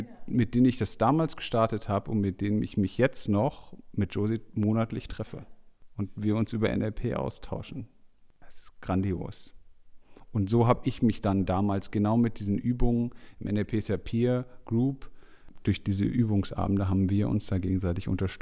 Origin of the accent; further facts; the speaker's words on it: Lower Saxony, Germany; ich komme aus der Nähe von Hannover, aus dem Land.